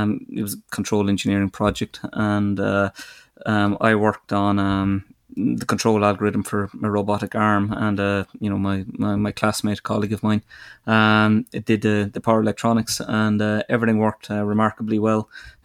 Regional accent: Munster, Ireland; So you might tell from my accent, I'm Irish, but so I'm from the south of Ireland, southwest of Ireland, County Kerry.

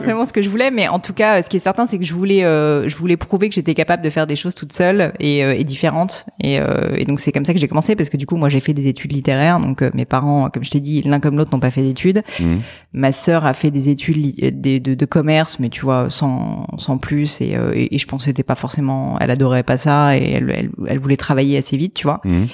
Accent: Paris, Île-de-France, France; born there; Alors, je suis née à Paris.

